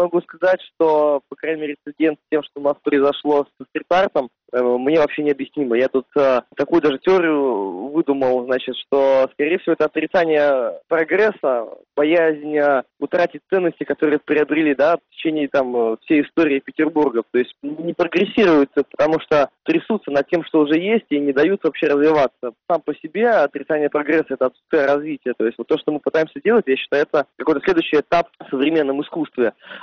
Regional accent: Belarus; Все белорусы коренные.

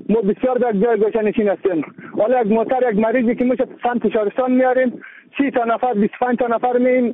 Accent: Daykundi, Afghanistan; ما از افغانستان هستیم، ما هم بچه افغانستان هستیم. میتونی از ولسوالی شهرستان سوال بکنی، میتونی از ولایت دایکندی سوال بکنی

